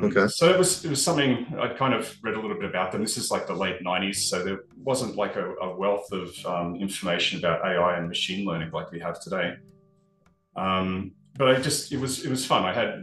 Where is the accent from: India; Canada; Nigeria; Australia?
Australia; Yeah, I grew up in Australia.